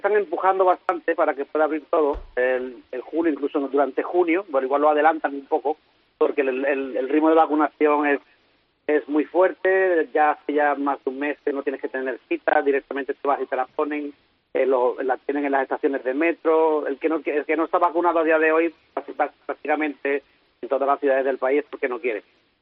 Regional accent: Spain; Si nosotros somos españoles, vamos a hacer, lo ideal sería hacer comida española o lo normal.

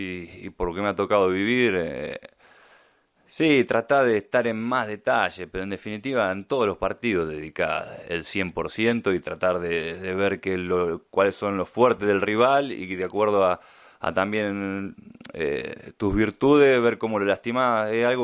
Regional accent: Argentina; Sí, especial como argentino que estemos en una nueva final del mundo.

